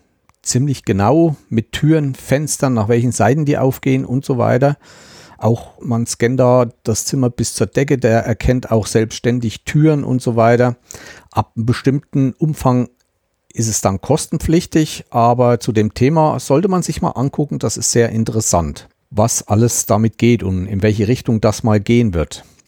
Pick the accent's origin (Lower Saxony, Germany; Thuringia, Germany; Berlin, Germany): Thuringia, Germany; Ich stamme ja aus dem Landkreis Meiningen-Schmalkalden.